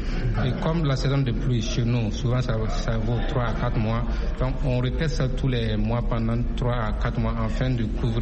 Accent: Burkina Faso; Chez nous, au Burkina Faso, ce sont les enfants de moins de 5 ans que le gouvernement a ciblé

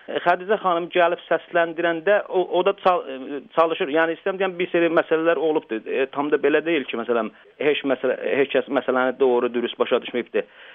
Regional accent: South Azerbaijan, Iran; Məsələn, biz deyirik ki, Güney Azərbaycanlıyıq.

